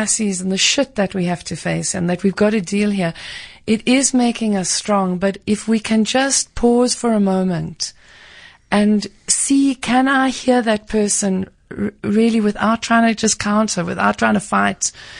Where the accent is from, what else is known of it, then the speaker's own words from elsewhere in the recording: Ermelo, Mpumalanga, South Africa; born there; I was born in Ermelo.